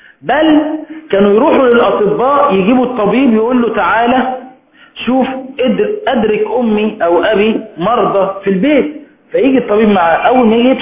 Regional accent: Egypt; ثم دلوقتي عندنا في مصر بعد تنحي الرئيس مبارك أيضا عن الحكم

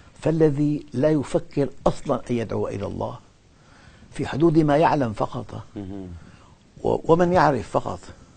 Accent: Syria; المدفع عندنا في الشام يثبت بإطلاق مدفع.

